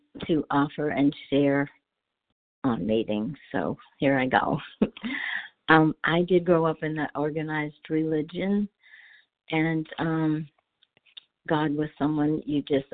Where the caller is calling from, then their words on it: Clearwater, Florida, United States; from Clearwater, Florida.